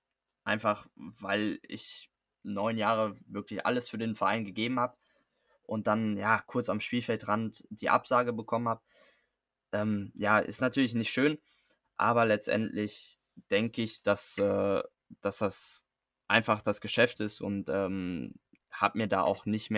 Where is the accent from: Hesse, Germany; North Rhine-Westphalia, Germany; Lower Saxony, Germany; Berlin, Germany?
North Rhine-Westphalia, Germany; Oberhausen; Oberhausen ist eigentlich meine Heimat und da habe ich mich immer super wohl gefühlt